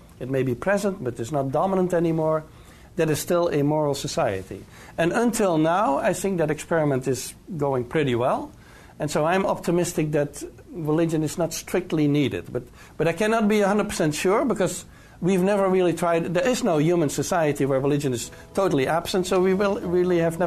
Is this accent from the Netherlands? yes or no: yes; Netherlands; Now, in Northern Europe, I'm from the Netherlands